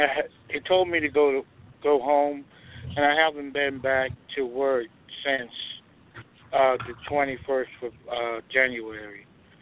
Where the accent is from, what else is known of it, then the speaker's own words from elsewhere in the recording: Georgia, United States; I'm from Georgia.